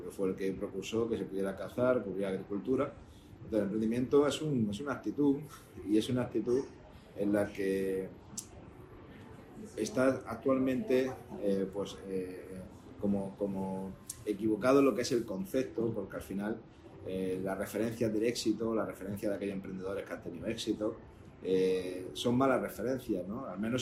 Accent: Linares, Andalusia, Spain; born there; yo nací en Linares, en Jaén, y no es un sitio en el que ni estuviera la tecnología, ni estuviera el movimiento de startups

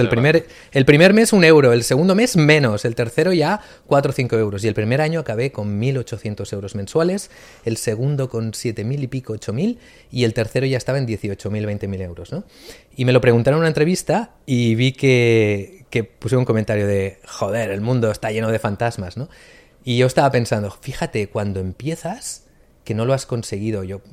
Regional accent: Barcelona, Catalonia, Spain; born there; yo vengo de una familia humilde. Yo nací aquí en Barcelona, en el barrio del Buen Pastor, bueno, a caballo entre Buen Pastor y San Andreu.

